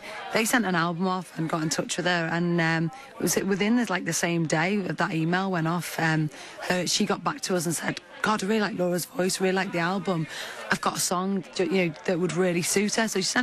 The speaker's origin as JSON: {"language": "English", "town": "Little Sutton", "region": "North West England", "country": "United Kingdom", "said": "Yeah, so I'm from South Wirral, Little Sutton."}